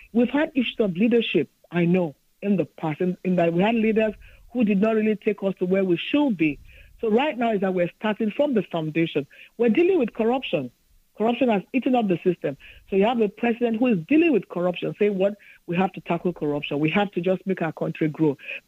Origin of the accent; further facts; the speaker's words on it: Lagos, Nigeria; I come from Lagos. I'm so proud to be a Lagosian.